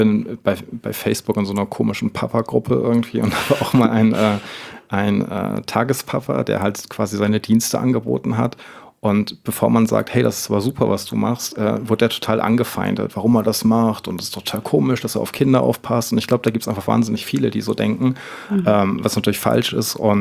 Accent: Northern Germany, Germany; born there; ich komme gebürtig aus Norddeutschland

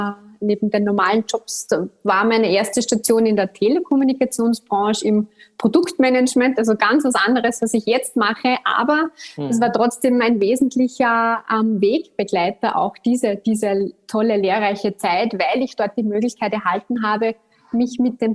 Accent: Upper Austria, Austria; accent: Austrian; Hörerinnen und Hörer des Podcasts werden wahrscheinlich meinen österreichischen Akzent raushören. Schon der erste Fakt zu mir, bin Österreicherin, Oberösterreicherin, um genau zu sein, also gar nicht so weit weg von dir.

